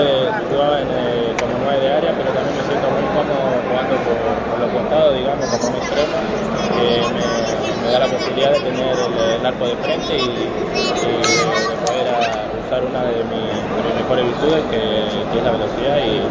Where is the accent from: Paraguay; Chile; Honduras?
Paraguay; Soy de la localidad de Delira, un lugar llamado Pirapedú, que es del campo, buen lugar, se respira aire puro, me siento muy cómodo allá